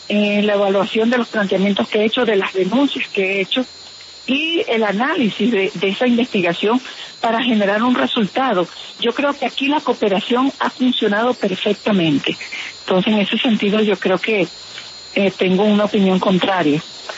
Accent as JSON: {"language": "Spanish", "country": "Venezuela", "moved": "yes", "said": "hasta donde yo salí de Venezuela y la información que he tenido"}